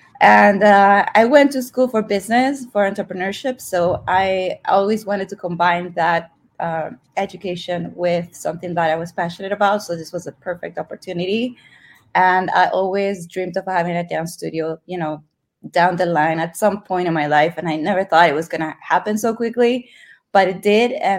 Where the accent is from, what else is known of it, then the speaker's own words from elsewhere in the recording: Lima, Peru; moved away as an adult; also born or lived in California; I'm from Lima, yes. Born and raised. Lived there, went to high school there. And when I turned 18, I moved to California, where my dad was, to go to college.